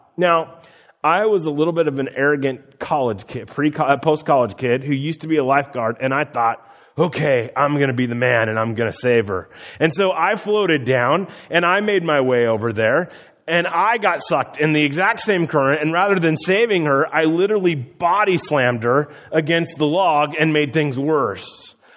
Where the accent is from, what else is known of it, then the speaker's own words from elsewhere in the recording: Midwest, United States; I grew up in the Midwest, and our rivers are full of dirt.